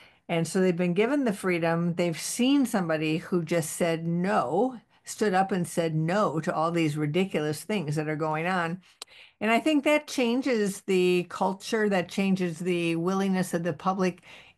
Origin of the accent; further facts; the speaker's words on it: United States; But as an American, I kind of think, we should take back the canal.